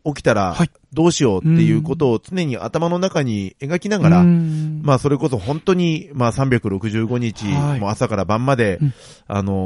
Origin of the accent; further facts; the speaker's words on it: Tokyo, Japan; 一方で我々の地元の東京なんかにおいては